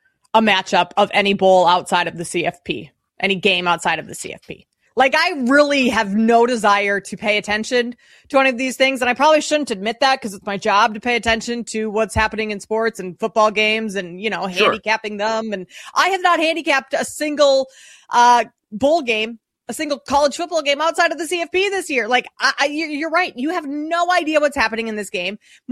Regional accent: Minnesota, United States; You know, I grew up in Minnesota, so I like to keep my eyes on the Gophers.

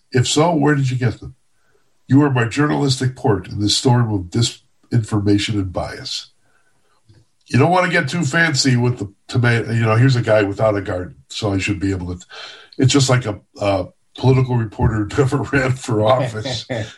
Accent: Chicago, Illinois, United States; I worked for the Daily Calumet, but I'm from the Southwest Side. Everyone thinks, oh, you're from the East Side. No, I'm not.

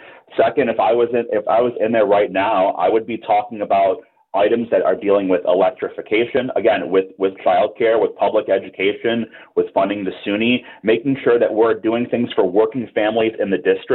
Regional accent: Cheektowaga, New York, United States; So I'm born and raised in the district. I grew up in South Cheektowaga. I live in Lancaster now.

